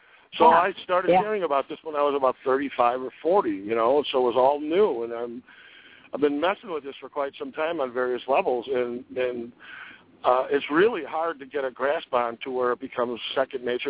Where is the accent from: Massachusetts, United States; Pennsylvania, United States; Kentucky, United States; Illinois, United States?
Illinois, United States; Chicago; I'm from Chicago. I grew up with you.